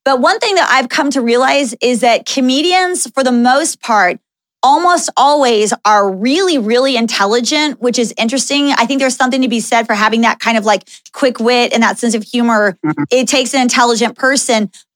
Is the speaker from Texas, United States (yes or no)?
yes; Dallas, Texas, United States; And I grew up in Texas, so very far away from Hollywood.